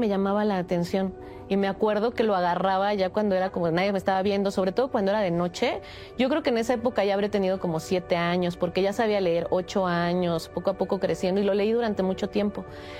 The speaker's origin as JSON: {"language": "Spanish", "region": "Mexico City", "country": "Mexico", "said": "Yo soy de la Ciudad de México."}